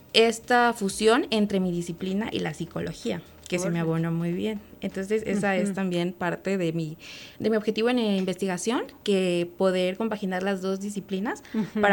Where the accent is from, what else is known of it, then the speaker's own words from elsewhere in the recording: Tuxtla Gutiérrez, Chiapas, Mexico; porque yo soy de Tuxtla Gutiérrez, Chiapas, y es muy caluroso.